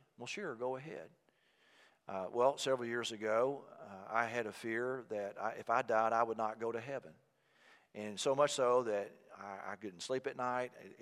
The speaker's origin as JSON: {"language": "English", "region": "Texas", "country": "United States", "tie": "born or raised there", "said": "Oh, well, I grew up in Texas. I said, I went to Baylor University."}